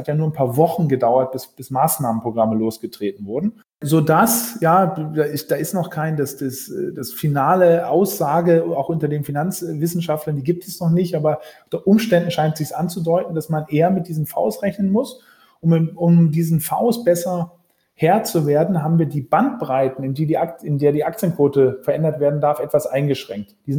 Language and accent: German; Norderney, Lower Saxony, Germany; now in Berlin, Germany; obwohl ich in Berlin wohne, sogar in Berlin geboren bin, bin ich aufgewachsen auf Norderney, also auch voll ja, hallo, im Sturm gelegen. Ja, meine Mutter ist Norderneyerin